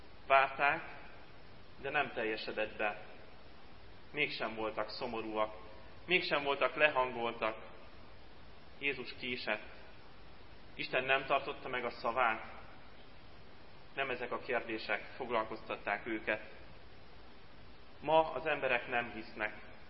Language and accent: Hungarian; Tata, Komárom-Esztergom, Hungary; Egyszer még általános iskolában rendeztek egy futóversenyt Tátánnal, ahol felnőttem.